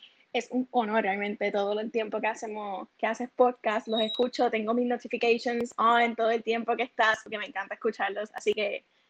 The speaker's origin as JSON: {"language": "Spanish", "town": "Aibonito", "country": "Puerto Rico", "said": "soy del pueblo de La Flor en Ay Bonito, Puerto Rico"}